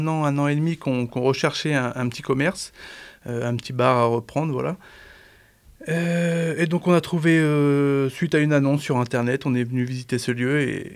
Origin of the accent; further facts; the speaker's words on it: Normandy, France; Et pour moi je viens encore plus du nord, je viens de Normandie, dans la Manche. J'ai 33 ans et voilà, on est arrivé depuis peu sur Dieulefi